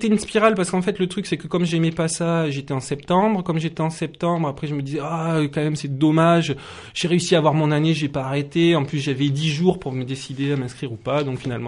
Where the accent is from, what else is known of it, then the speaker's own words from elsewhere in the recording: Montpellier, Occitanie, France; born there; also born or lived in Toulouse / Lot; mon père vit à Carcassonne, j'ai la famille à La Grasse dans les Corbières, et puis je suis né à Montpellier, puis Toulouse, et puis le Lot.